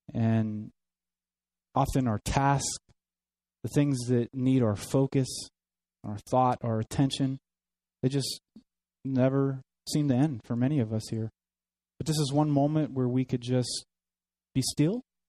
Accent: Nashville, Tennessee, United States; But I am from Nashville, Tennessee, for those of you who don't know.

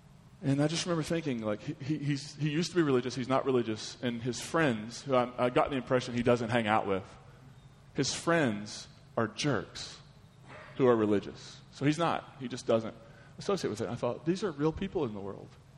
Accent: Kentucky, United States; I'm from Kentucky.

